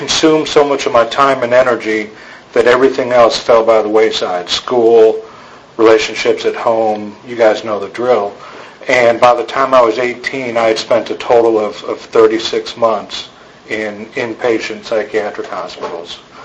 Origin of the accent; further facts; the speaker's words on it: Chicago, Illinois, United States; now in Austin, United States; I grew up in Chicago, so after I got out of there, I went back to Austin and I started going to meetings.